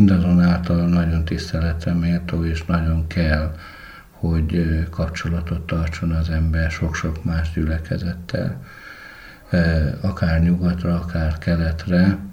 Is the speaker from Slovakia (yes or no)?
no; Borș, Bihor, Romania; moved away as an adult; also born or lived in Érkeserű / Oradea / Cluj-Napoca; now in Debrecen, Hungary; az Érmelléken születtem, Érkeserűben, és innen indult az életem, ott szolgált édesapám. Még az első osztályt ott végeztem, azután kerültünk Bors községbe, ez a határátkelő hely, Nagyvárad mellett. Így Nagyváradon érettségiztem, Kolozsvár, és most Debrecen.